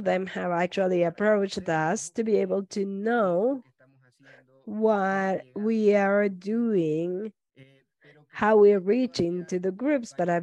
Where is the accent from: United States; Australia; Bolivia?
Bolivia; Santa Cruz; I am in La Paz. I am from Santa Cruz in Bolivia.